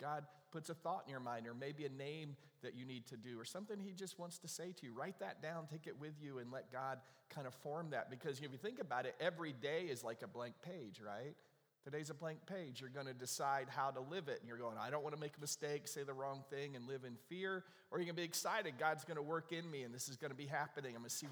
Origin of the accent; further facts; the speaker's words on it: North Carolina, United States; When he found out I was from North Carolina